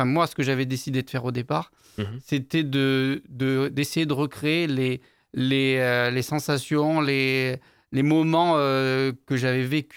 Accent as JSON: {"language": "French", "town": "Saint-Bonnet-près-Riom", "region": "Auvergne-Rhône-Alpes", "country": "France", "said": "Moi, je suis du côté de Rion."}